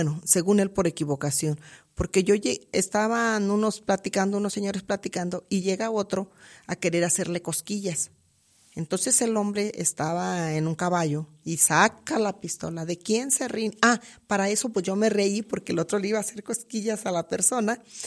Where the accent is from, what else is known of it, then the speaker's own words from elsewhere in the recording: Nayarit, Mexico; Pues ya casi colindando con mi tierra.